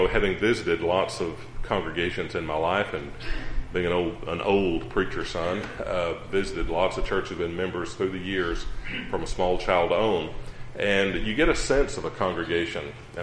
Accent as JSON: {"language": "English", "region": "Texas", "country": "United States", "said": "I'm not from this area. I'm from Texas, but not from Dallas-Fort Worth area at all."}